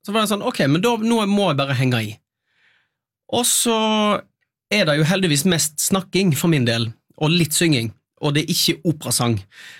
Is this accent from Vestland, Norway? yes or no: yes; Øystese, Vestland, Norway; accent: Øystese dialect; og de synger på min dialekt. For jeg har lest inn all teksten til koret, og til solisterne, og da har jo de lært seg. Så de synger på Øystese-dialekt.